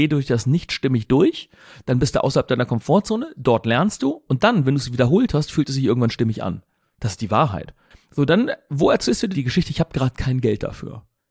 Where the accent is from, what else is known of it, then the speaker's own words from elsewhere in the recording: Gifhorn, Lower Saxony, Germany; Denn ich komme ja hier aus Gifhorn.